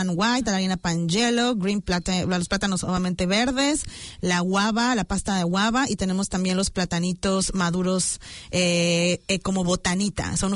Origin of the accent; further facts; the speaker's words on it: Mexico; now in New Zealand; Porque yo soy mexicana, ¿no?